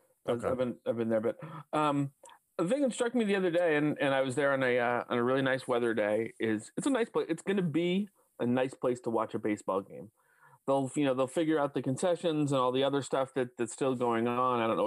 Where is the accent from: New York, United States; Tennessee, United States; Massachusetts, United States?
Massachusetts, United States; Westborough; And I grew up in Westboro and spent plenty of time in Worcester.